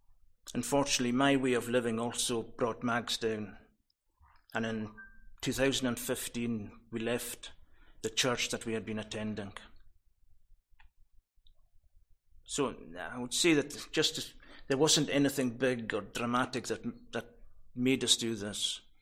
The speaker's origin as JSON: {"language": "English", "town": "Scalpay", "region": "Scotland", "country": "United Kingdom", "tie": "born or raised there", "said": "I was born in 1972. I was brought up in Scalpe. I'm the younger of two brothers."}